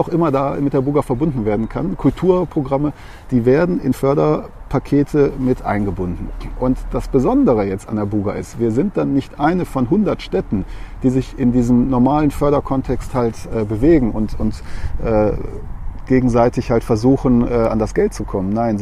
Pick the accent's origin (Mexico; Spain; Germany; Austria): Germany; North Rhine-Westphalia; Aber so wie den Nordpark, wo ich groß geworden bin